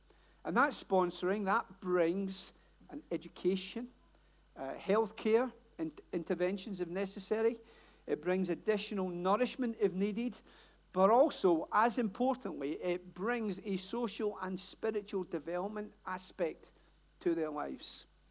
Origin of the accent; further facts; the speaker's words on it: Glasgow, Scotland, United Kingdom; accent: Glasgow; And as you can tell, my accent is not London, Hellingdon, any of that. Born and bred in Glasgow. Believe it or not, I have not lived there for more than almost 40 years.